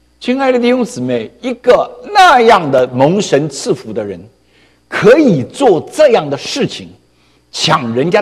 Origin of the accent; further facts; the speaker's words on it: China; 我们在中国多几十年都是无神教育，我们相信无神论